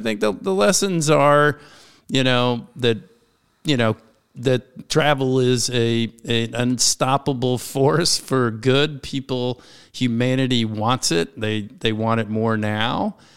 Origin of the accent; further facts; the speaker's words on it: Washington, District of Columbia, United States; This is my hometown, born and raised in Washington, D.C. and the surrounds.